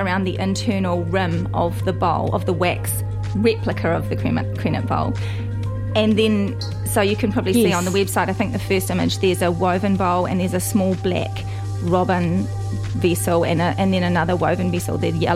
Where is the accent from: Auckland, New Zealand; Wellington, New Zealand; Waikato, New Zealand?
Waikato, New Zealand; Coromandel Peninsula; because I'm from the Coromandel Peninsula.